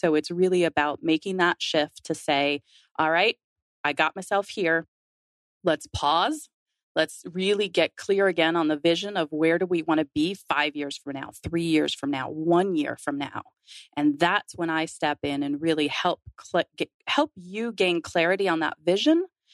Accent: Minnesota, United States; born there; also born or lived in Wisconsin / Illinois; I was born in Minnesota, lived in Wisconsin for a couple of years, and lived outside of Chicago for 10.

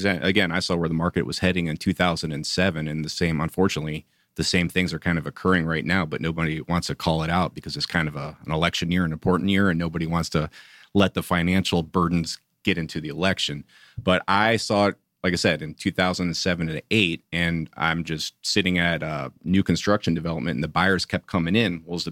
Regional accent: Chicago, Illinois, United States; moved away as an adult; now in Atlanta, United States; Well, you know, I'm originally from Chicago, if you can't tell a little bit by the accent. So I moved down here in 1998, 1999.

